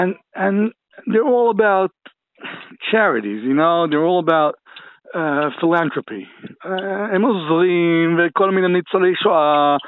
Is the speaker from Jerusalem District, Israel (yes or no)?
yes; Jerusalem, Jerusalem District, Israel; I know these guys since childhood. I grew up in Katamon